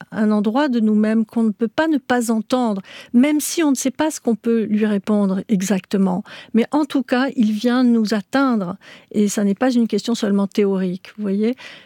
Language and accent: French; Tunisia; born there; moi, je suis née en Tunisie, mon père est né en Tunisie, ma grand-mère, je crois, est née en Tunisie aussi. Donc voilà, la Sicile, c'était vraiment une origine très lointaine.